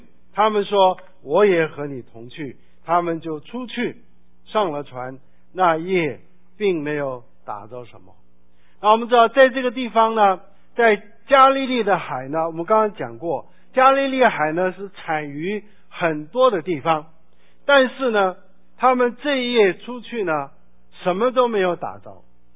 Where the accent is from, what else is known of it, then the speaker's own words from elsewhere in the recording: South Korea; 还是回韩国去我的老家我的第二故乡去乡下去做一个